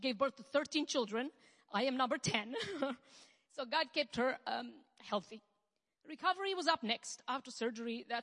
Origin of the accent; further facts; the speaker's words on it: Romania; Our family is far away. If you guys know, we're from Romania, so our family is not here.